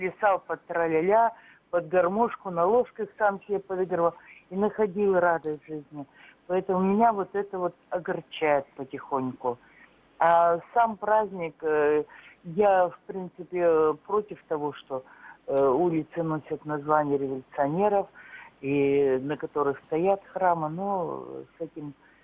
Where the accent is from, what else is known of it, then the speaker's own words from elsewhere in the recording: Novosibirsk, Novosibirsk Oblast, Russia; я из Новосибирска, Свердловской области живу.